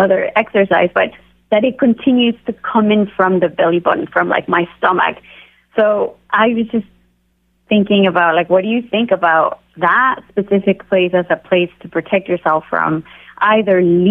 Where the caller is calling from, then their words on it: Seattle, Washington, United States; Oh, I am in Seattle.